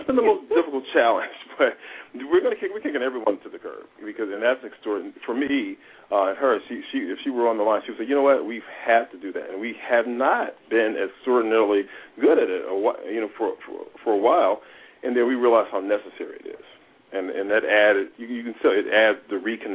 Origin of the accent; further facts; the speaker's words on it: Toledo, Ohio, United States; now in Los Angeles, United States; I've been living in Toledo, Ohio. I grew up in Toledo, Ohio. I live in Los Angeles.